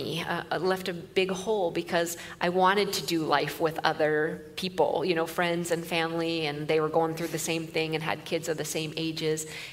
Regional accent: Erie, Pennsylvania, United States; I grew up on Lake Erie. I'm from Erie, Pennsylvania, so it can't be that much different.

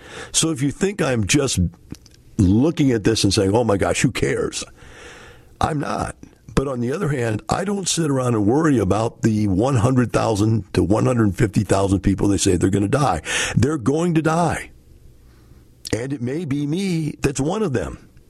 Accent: United States; or is this simply your way of telling me that I don't, as an American, have the right to say my opinion on the radio?

